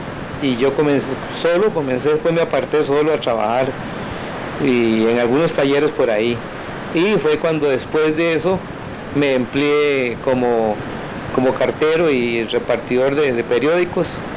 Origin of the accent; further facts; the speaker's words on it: Cedral, Costa Rica; now in Villa Quesada, Costa Rica; yo me vine de Cedral hacia Villa Quesada, y con un primo y mamá me dio trabajo de ebanista.